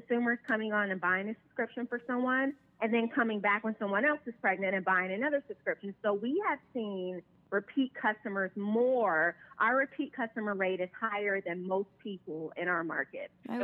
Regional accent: Florida, United States; also born or lived in Chicago; No, so I'm originally from Florida.

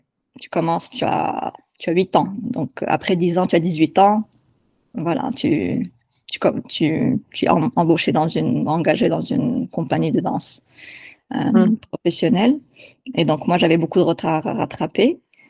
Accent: Morocco; now in Canada; C'est pour ça que j'étais venue au Canada, en fait, aussi. En fait, c'est pour ça que je suis partie du Maroc, c'était pour faire de la danse.

